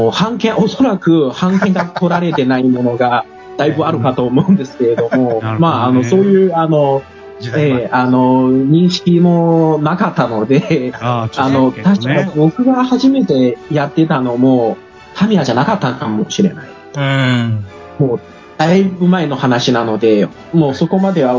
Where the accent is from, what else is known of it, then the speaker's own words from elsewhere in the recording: China; Japanese is a second language; 私が出身したのはもう中国の内陸なので、もう、18歳までは海が見たことがなかったんですね。